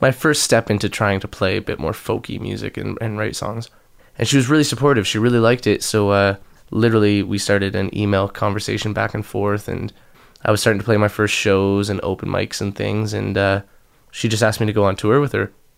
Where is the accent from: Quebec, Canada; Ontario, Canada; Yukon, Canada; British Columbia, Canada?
Ontario, Canada; St. Catharines; also born or lived in London, Ontario / Toronto; now in United Kingdom; I grew up in St. Catharines, and then I went to school in London, Ontario, and as most people do, moved to Toronto shortly after. Lived there for a few years, and I've been in Wales for almost a year now.